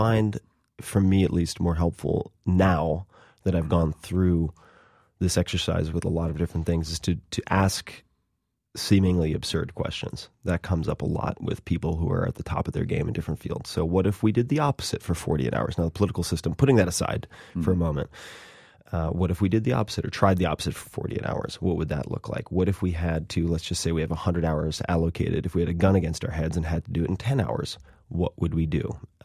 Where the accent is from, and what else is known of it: Long Island, New York, United States; born or raised there